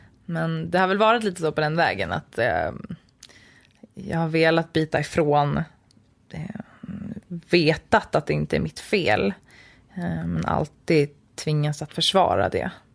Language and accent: Swedish; Kvarsebo, Östergötland, Sweden; born there; Jag har flyttat runt väldigt mycket, men jag föddes utanför Kolmården, djurparken. I Kvarsebo heter det.